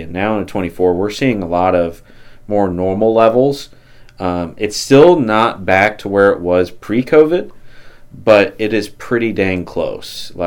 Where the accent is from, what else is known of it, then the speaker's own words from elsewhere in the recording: Mexico, Missouri, United States; I was born and raised here in Mexico. I graduated from Mexico High School in 2012